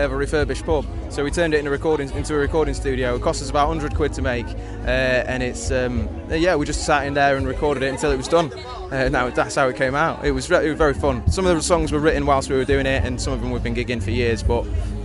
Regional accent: Sheffield, Yorkshire and the Humber, United Kingdom; No, we're from Sheffield.

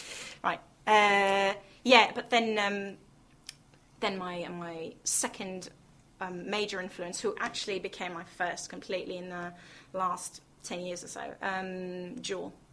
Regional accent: Israel; But I'm originally from Israel, it's true.

